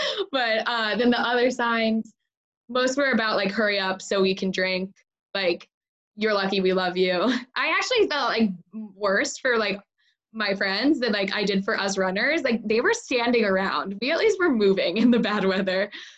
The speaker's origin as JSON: {"language": "English", "region": "New Jersey", "country": "United States", "tie": "born or raised there", "said": "you know, I'm from Jersey, grew up around the Jersey Shore."}